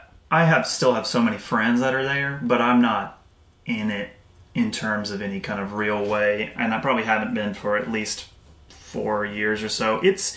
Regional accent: Athens, Georgia, United States; I'm from Athens, Georgia.

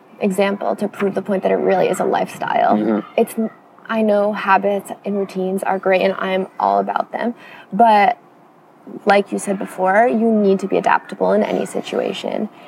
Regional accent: East Coast, United States; I mean, we're from the East Coast, so that really broke up the trip.

